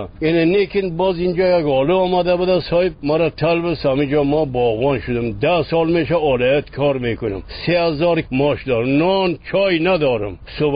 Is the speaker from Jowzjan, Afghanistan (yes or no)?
yes; Sheberghan, Jowzjan, Afghanistan; از خود شبرغان.